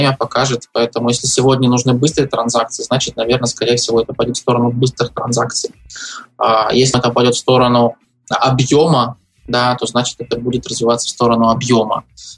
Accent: United Kingdom; вот я жил, вырос в Великобритании, и в Великобритании очень часто было такое там, в нулевых годах

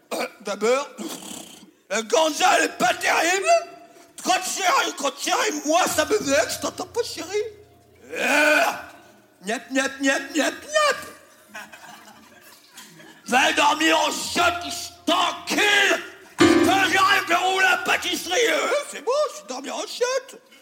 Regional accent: Algeria; Quand j'étais petit, j'habitais en Algérie.

